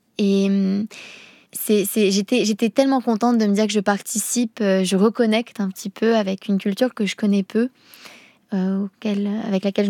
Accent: Finland; first language Finnish; French is a second language; j'avais demandé de le faire en finnois et on avait redoublé en français après. C'est ma langue. En fait, peut-être parce que c'est ma langue maternelle, que c'est ma langue émotionnelle.

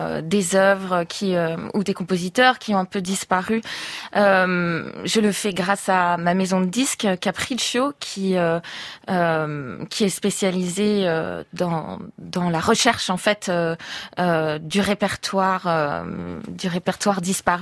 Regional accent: France; en tant que Française qui aime follement mon pays

